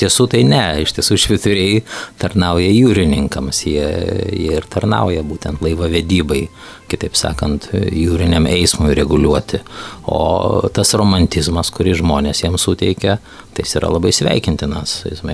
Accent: Vilnius, Vilnius County, Lithuania; now in Palanga, Lithuania; Aš iš tiesų esu vilnietis, prieš kokius 25 metus atsidūriau Palangoje

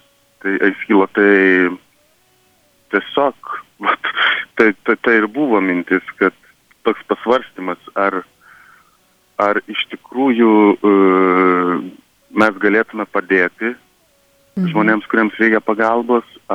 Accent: Alytus, Alytus County, Lithuania; moved away as an adult; aš gimiau Alytui, augau, gyvenau iki 18 metų.

